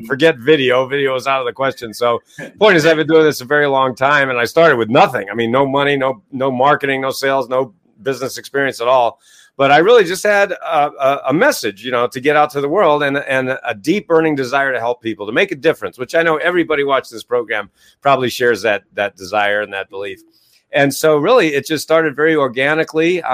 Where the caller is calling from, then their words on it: Ohio, United States; I'm in Northeast Ohio, 10 minutes from the Professional Football Hall of Fame.